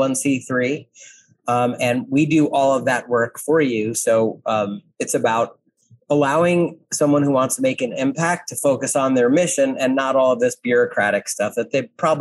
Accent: New Jersey, United States; I grew up in North Jersey

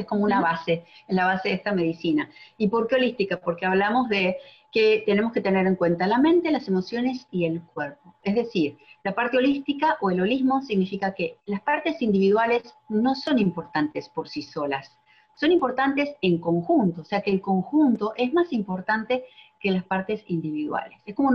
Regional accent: Argentina; now in Miami, United States; Soy de Argentina, pero vivo en Miami hace 17 años

